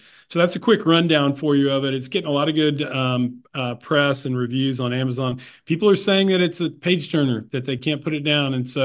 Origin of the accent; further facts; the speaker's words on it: Kansas, United States; Yeah, those were both memoir essays, and they were collections of essays about growing up in Southwest Kansas.